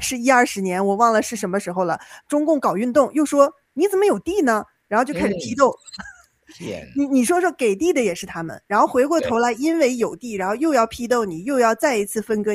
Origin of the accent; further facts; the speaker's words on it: Northeast China, China; 我们东北人管外公叫姥爷，